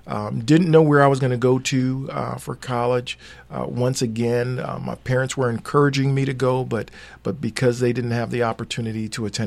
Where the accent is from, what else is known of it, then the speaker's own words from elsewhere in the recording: Brooklyn, New York, United States; But I was born in Brooklyn, New York.